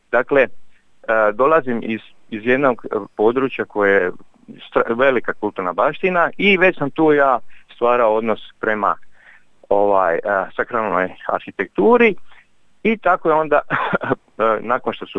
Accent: Split, Split-Dalmatia County, Croatia; born there; ja sam rođen u Splitu na Dobriću 11

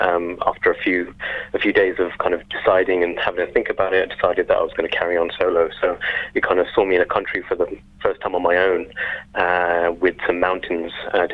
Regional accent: London, United Kingdom; born there; parents were born in Kenya, but my grandparents are from Punjab in India. We kind of went from Africa to England, and I was born myself in London.

